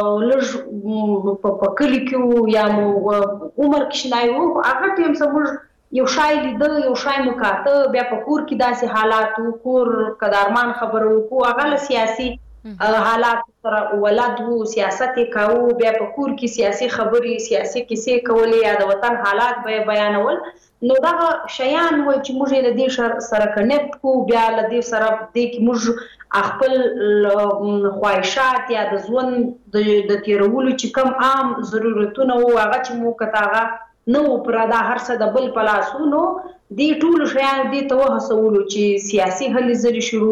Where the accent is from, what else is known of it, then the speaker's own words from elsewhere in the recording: Khyber Pakhtunkhwa, Pakistan; ملیحا زه ته دواړي د پښتونخوا وطن بچی یو، دلته پاتې شوی یو، دلته پیدا شوی یو.